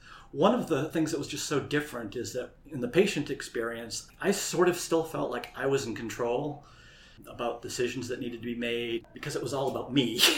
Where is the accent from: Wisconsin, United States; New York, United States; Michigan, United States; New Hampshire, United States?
New Hampshire, United States; I'm from the New Hampshire Seacoast.